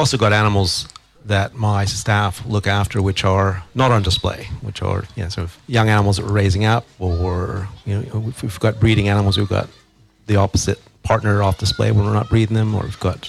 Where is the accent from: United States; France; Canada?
Canada; moved away as an adult; now in Australia; As you can tell by my accent, I'm from Canada originally